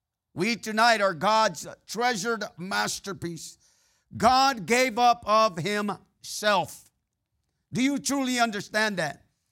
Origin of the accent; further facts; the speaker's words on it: California, United States; Growing up in the San Joaquin Central Valley there in California, all you had was fields, fields, and more fields.